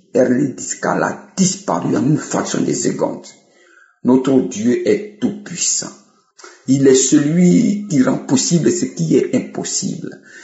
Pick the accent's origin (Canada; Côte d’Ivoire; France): Côte d’Ivoire; Je suis ivoirien vivant en Côte d'Ivoire.